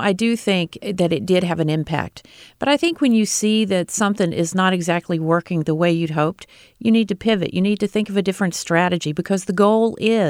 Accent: Virginia, United States; I grew up participating in Southwest Virginia on the Great Boycott.

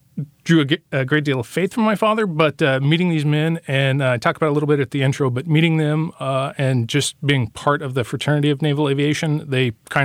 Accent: Lemoore, California, United States; I've spoken with men my age now, but growing up in Lemoore where on their block, they were the only child with a father that came home

